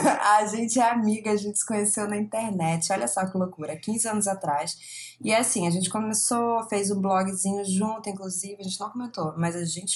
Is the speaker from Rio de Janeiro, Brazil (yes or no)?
yes; Rio de Janeiro, Brazil; Que os stories, tô muito carioca falando.